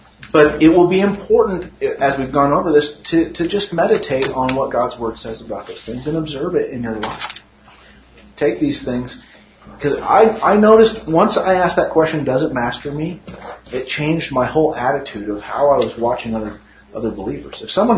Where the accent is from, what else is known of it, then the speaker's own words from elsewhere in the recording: Nevada, United States; because I grew up in Nevada.